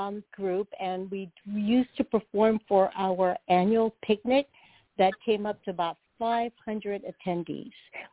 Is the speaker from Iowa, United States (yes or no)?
no; California, United States; I'm from the Bay Area.